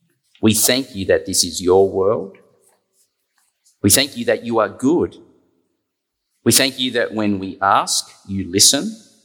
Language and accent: English; Australia; Think the widow, but think me. Because I'm an Aussie. I'm not traditionally part of the people of God.